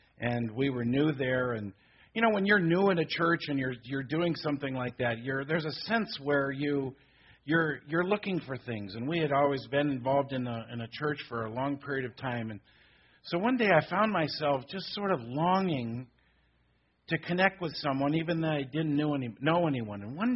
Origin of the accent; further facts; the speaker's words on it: Berkeley, California, United States; Now, I grew up in the Bay Area. I was a Berkeley boy, and so we moved to Corvallis, Oregon.